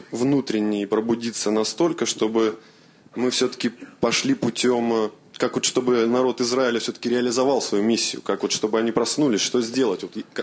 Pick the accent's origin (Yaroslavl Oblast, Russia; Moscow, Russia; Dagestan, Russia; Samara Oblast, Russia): Yaroslavl Oblast, Russia; Yaroslavl; Я из Ярославля.